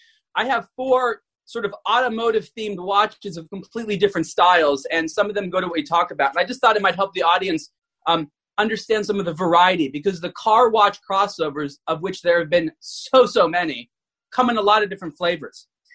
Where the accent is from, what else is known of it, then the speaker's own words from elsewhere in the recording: Los Angeles, California, United States; I'm from Los Angeles, you grow up in a car culture.